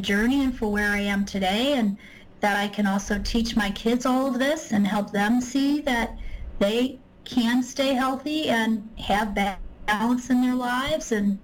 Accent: Chicago, Illinois, United States; I'm from Illinois, the Chicagoland area originally, and I thought I was going to live and die in Chicago

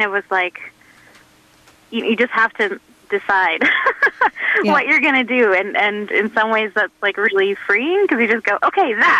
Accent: Edmonton, Alberta, Canada; now in Vancouver, Canada; I grew up in Edmonton, and when I moved to Vancouver

